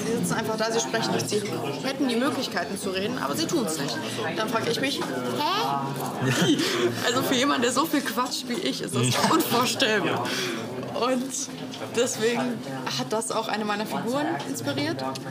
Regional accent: Teltow, Brandenburg, Germany; Ich komme aus Teltow. Das ist eine ruhige Stadt, die wird jetzt immer größer. Als wir da hingezogen sind, gab es noch ein Maislabyrinth. Da stehen jetzt Häuser.

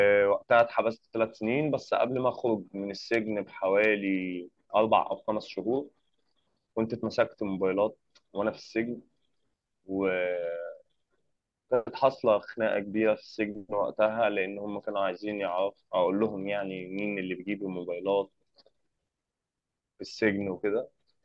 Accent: Shubra, Cairo Governorate, Egypt; انا كان محل سكني، انا من شبرا ومحل سكني تبع قسم الساحل

